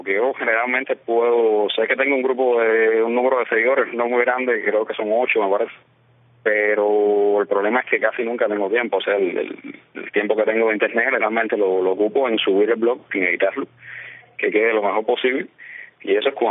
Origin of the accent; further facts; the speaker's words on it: Cuba; Cubano, porque soy cubano.